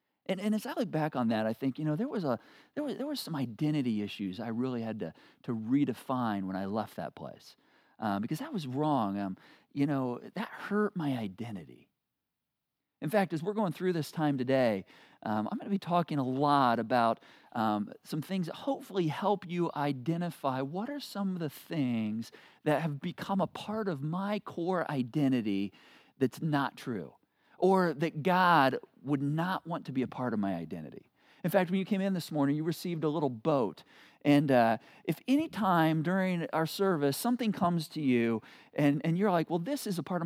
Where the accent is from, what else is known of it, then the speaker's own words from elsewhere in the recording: Battle Creek, Michigan, United States; smaller known town, but I grew up in Battle Creek, Michigan.